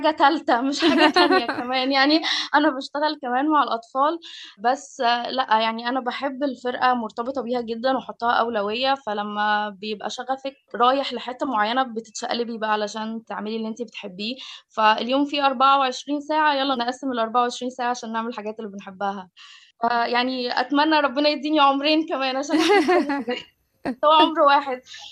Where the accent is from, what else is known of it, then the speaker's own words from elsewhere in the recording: Egypt; بالنسبة لي أو بالنسبة لنا إحنا مصريين متعودين على الإيقاع المقسوم والفلاحي